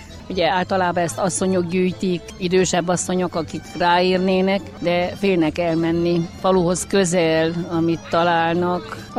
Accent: Odorheiu Secuiesc, Harghita, Romania; Én udvarhelyről származok, Udvarhely környékéről, és ott ennek volt hagyományom.

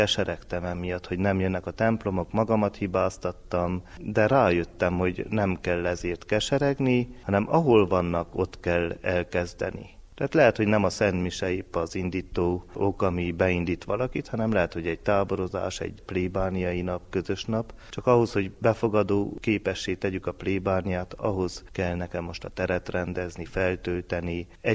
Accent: Oroszhegy, Harghita, Romania; Igen, én ezt tanultam gyermekkoromtól, hogy a szülőfalumban, Oroszhegyen állandóan javítás alatt volt a templom és a plébánia egyaránt.

